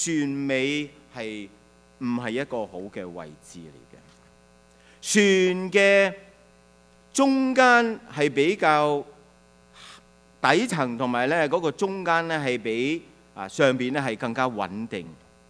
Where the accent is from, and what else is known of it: China